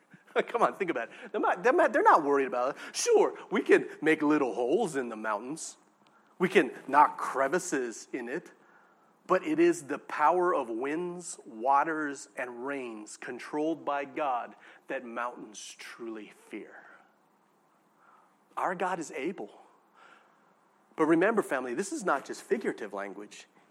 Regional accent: California, United States; I'm from California, baby. I know what I'm doing. When it comes to waves, I'm from California, baby.

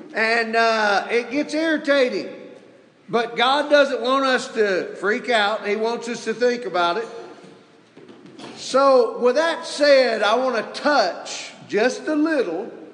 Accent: Mississippi, United States; When I was a young boy, I was raised in Mississippi. And I loved to fish and hunt.

